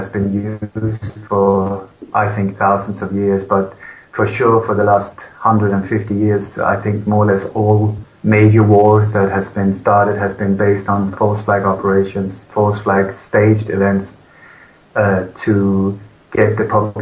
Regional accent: Sweden; also born or lived in Denmark; now in Spain; I was actually born in Denmark, but I grew up in Sweden. And since the year 2000, I live in Spain

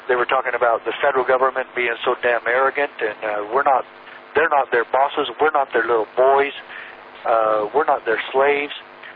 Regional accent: Arizona, United States; I was sheriff in Arizona. I'm from Arizona originally, and I grew up in a law enforcement home.

